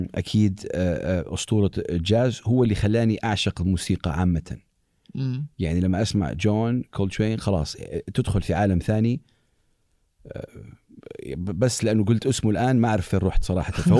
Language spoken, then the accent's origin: Arabic; Saudi Arabia; أنت من فين بتكلمنا, بقول له من السعودية